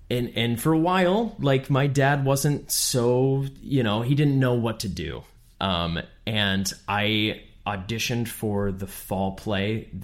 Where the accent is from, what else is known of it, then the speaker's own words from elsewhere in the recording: Midwest, United States; And obviously growing up in the Midwest, that is kind of the way